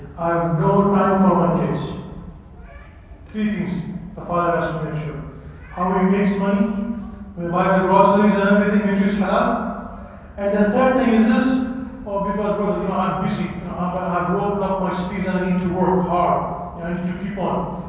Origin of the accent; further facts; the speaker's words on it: Dubai, United Arab Emirates; I remember, you know, I grew up in Dubai, actually. But, you know, we used to go to Pakistan, you know.